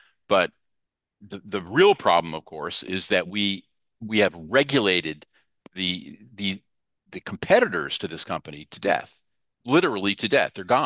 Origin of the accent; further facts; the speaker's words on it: New Jersey, United States; And that one solid blue state is my home state, or a sort of home state, New Jersey.